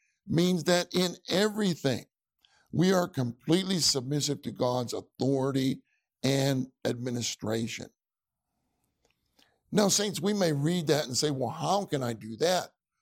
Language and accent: English; Pittsburgh, Pennsylvania, United States; now in Houston, United States; Then when I grew up in Pittsburgh. Eventually, I made my way to Houston.